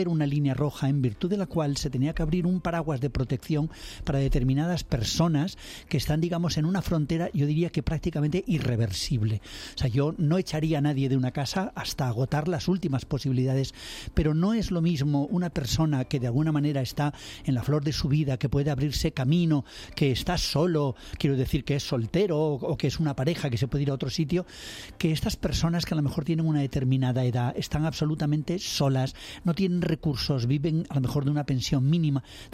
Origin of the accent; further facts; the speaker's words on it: Spain; como un español que anda por la calle tranquilamente